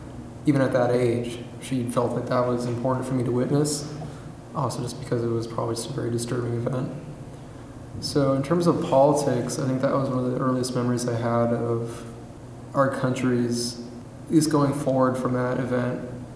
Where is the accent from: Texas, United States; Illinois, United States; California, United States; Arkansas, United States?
California, United States; Campbell; I come from the South Bay, not Southern California. I grew up in Campbell, California. It's right outside San Jose.